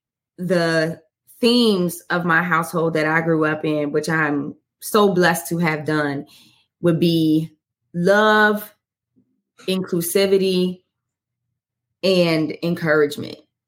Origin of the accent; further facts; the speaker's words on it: Chicago, Illinois, United States; now in Washington, D.C., United States; I'm here in Washington, D.C., but I'm from Chicago. So it is not warm how it is here at this time of year.